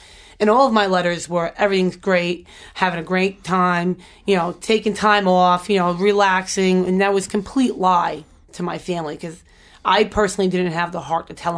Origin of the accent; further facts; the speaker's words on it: New York, United States; probably because I'm a New Yorker and I'm so outspoken.